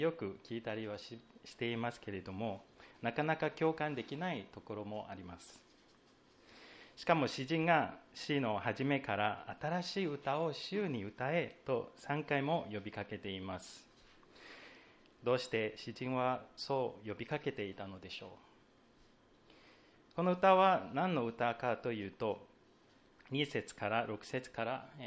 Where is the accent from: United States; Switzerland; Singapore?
Singapore; Japanese is a second language; moved away as an adult; also born or lived in Tsukuba / Kofu; now in Japan; 2009年 OMF の宣教師としてシンガポールから参りました。最初の2年間に OMF の日本語学校にも通いまして